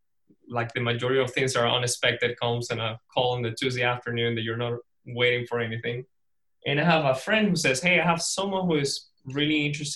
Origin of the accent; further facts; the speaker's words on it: south plains, Venezuela; English is a second language; moved away; I'm from Venezuela originally. And while I was in Venezuela, I'm from what I like to call the Texas of Venezuela. It's the South, it's plains, it's cows, cattle, and all that.